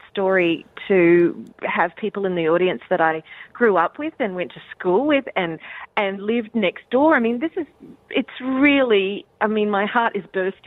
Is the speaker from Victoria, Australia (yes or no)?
no; Mackay, Queensland, Australia; We lived, Hart Street in Mackay was where I was brought home from the Mater Hospital. And then we moved to North Mackay and lived on Harbour Road.